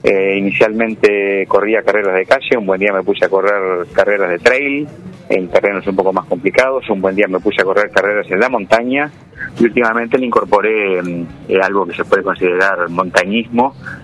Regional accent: Artigas, Uruguay; now in Montevideo, Uruguay; Yo me vine a estudiar desde Artigas en el año 1978, momento crítico del país.

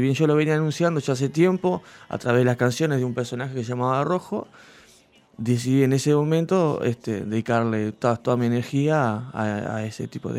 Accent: Bella Unión, Artigas, Uruguay; also born or lived in Young; Yo vivía en Bella Unión. O sea, parte de mi infancia fue en Bella Unión.

